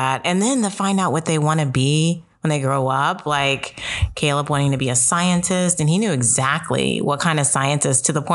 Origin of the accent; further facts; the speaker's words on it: Columbus, Ohio, United States; I am from Columbus